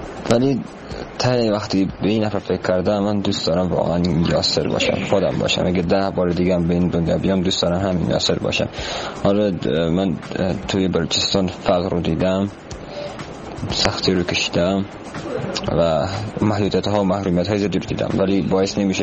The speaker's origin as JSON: {"language": "Persian", "country": "Iran", "said": "یک بار دیگه به اینجا بیام به عنوان یک بلوچ، یک بار دیگه تو ایران"}